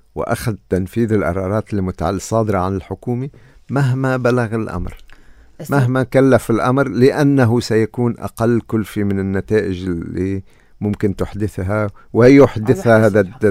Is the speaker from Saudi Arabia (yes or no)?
no; Lebanon; بتمنى كلبناني ومثل كتير من اللبنانيين